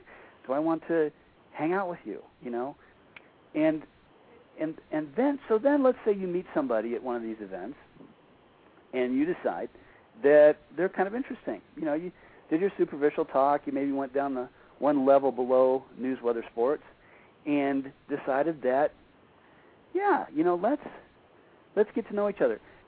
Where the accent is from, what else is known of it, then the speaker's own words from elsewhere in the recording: Flint, Michigan, United States; I grew up in Michigan. I grew up in a city that was the home of General Motors, a little city called Flint, Michigan.